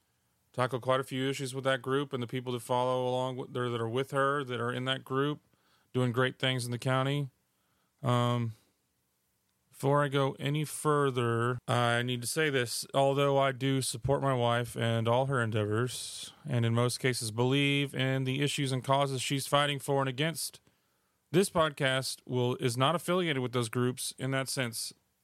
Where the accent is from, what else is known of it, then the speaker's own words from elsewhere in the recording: Corpus Christi, Texas, United States; moved away as an adult; I'm from Corpus Christi, Texas. I was born and raised, lived there till I was about 21, and then I joined the military.